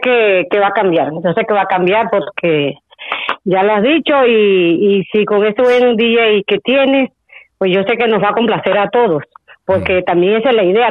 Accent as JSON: {"language": "Spanish", "region": "Caribbean Region", "country": "Colombia", "said": "Mira, como yo soy costeña."}